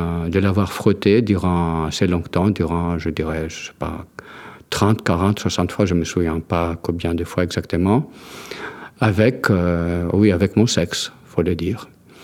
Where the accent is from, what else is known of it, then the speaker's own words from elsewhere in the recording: Greece; moved away as an adult; now in France; Donc, comme mon nom et mon accent l'indiquent, je suis grec d'origine. Je vis en France depuis 1981. J'ai 50 ans.